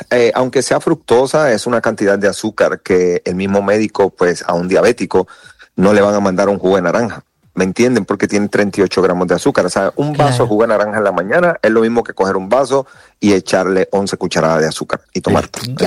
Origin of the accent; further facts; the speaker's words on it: Dominican Republic; O sea, nosotros somos dominicanos